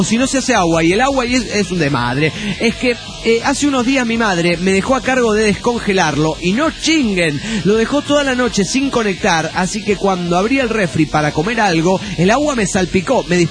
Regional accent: Reynosa, Tamaulipas, Mexico; de Reynosa, Tamaulipas, México.

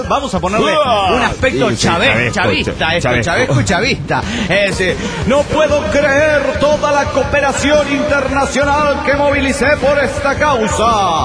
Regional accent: Mexico City, Mexico; del DF Mexicano.

